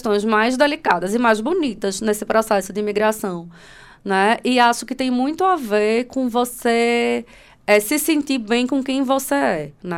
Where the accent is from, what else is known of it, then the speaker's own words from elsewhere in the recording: Recife, Pernambuco, Brazil; accent: Northeastern Brazilian; De onde você vem? Ah, é do Nordeste, né? O sotaque. Né? Então, assim, isso é algo que fica muito marcante. Enquanto que em Recife eu não era, assim, identificada por isso.